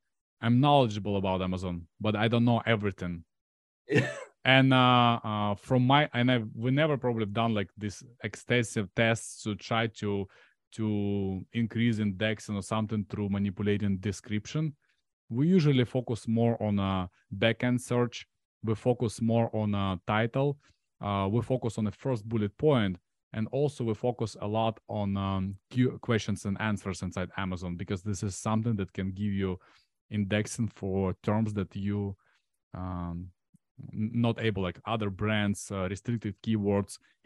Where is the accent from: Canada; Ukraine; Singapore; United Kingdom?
Ukraine; English is a second language; now in United States; So I'm Ukrainian. I moved from Ukraine about in 2010.